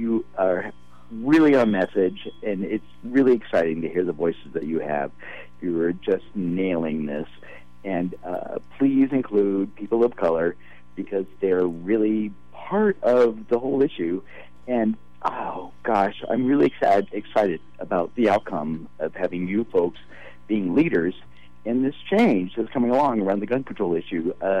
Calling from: Pioneer, California, United States; I am calling from Pioneer, California.

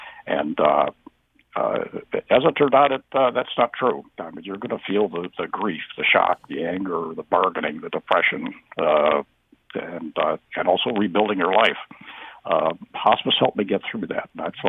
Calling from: East Lyme, Connecticut, United States; Hello, I'm … from East Lyme.

